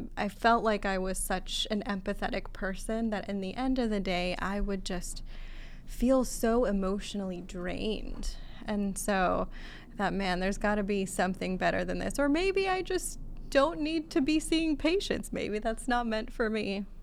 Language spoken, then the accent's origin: English; Iowa, United States; also born or lived in Egypt; Yeah, so I was born in Egypt, and then my parents immigrated to small town Iowa